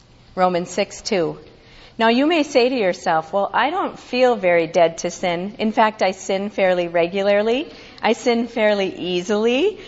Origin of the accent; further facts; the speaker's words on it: Duluth, Minnesota, United States; I grew up in Duluth, Minnesota, and I'm still there now, frozen.